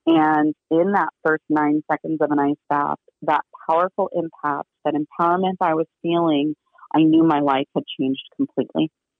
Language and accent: English; Florida, United States; also born or lived in Hawaii; now in Arizona, United States; I grew up in Florida. I lived in Hawaii.